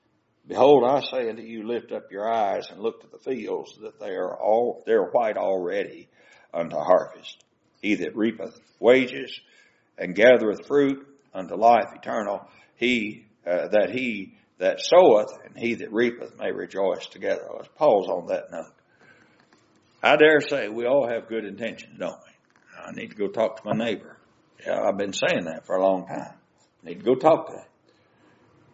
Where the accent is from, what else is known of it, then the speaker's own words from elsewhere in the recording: California, United States; Well, I'm from California. You can just see folks back up, can't you?